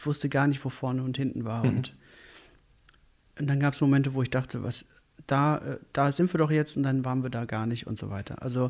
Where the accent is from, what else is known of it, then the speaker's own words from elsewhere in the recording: Hagen, North Rhine-Westphalia, Germany; Nachdem ich eine Weile in Hagen, wo ich herkomme, Klavierunterricht gehabt habe